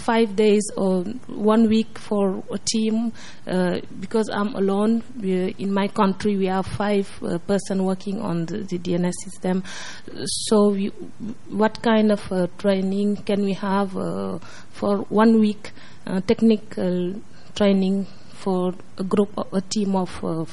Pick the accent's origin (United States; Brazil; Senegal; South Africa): Senegal; English is a second language; I'm from Senegal in West Africa.